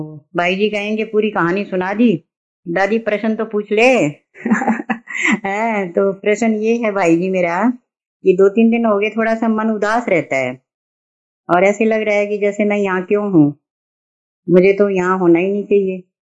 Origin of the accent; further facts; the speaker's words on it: Haryana, India; मैं हरियाणा से हूँ, शरीर की उम्र 72 साल, अलौकिक उम्र 16 साल